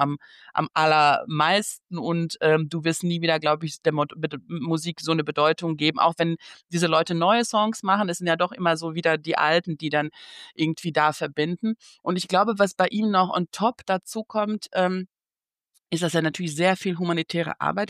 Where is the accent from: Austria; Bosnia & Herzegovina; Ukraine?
Bosnia & Herzegovina; Banja Luka, Republika Srpska; now in Germany; Sein allerletzter Auftritt war im August in Banja Luka, in meiner Heimatstadt.